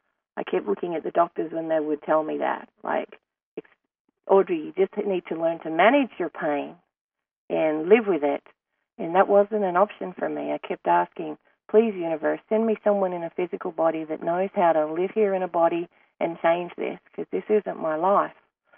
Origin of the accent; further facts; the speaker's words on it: Sydney, New South Wales, Australia; accent: Australian; I have an accent, and if you haven't picked it yet, it's Australian. I'm originally from Down Under, the beautiful Australian. I wasn't in the outback. I was on the coastal town of Sydney, Australia.